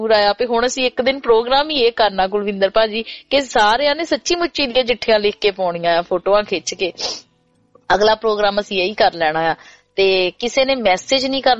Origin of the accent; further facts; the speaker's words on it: Sohian, Punjab, India; now in Australia; ਅਸੀਂ ਕਿਵੇਂ ਸੋਹੀਆਂ ਪਿੰਡ ਚੋਂ ਉੱਠ ਕੇ ਆਸਟ੍ਰੇਲੀਆ ਦਾ ਖੂਬਸੂਰਤ ਸਫ਼ਰ